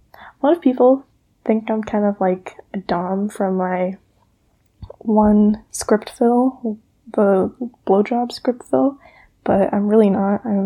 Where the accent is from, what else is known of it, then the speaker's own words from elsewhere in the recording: Canada; I'm Canadian. We say pop, I think.